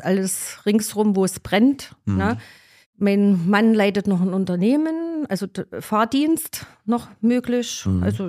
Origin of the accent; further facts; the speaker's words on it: Germany; wir sind Deutsche